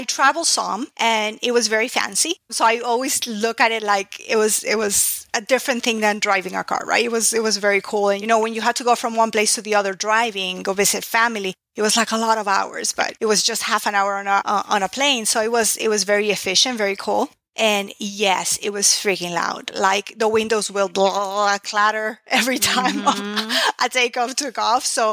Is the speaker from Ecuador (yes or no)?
yes; Ecuador; now in Miami, United States; Born and raised in Ecuador in South America, but I've lived in Miami, Florida since 29 years. So I'm Floridian at heart.